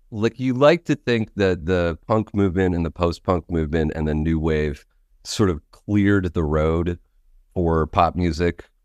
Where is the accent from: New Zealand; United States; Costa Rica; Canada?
Canada; at least in Canada, I'm Canadian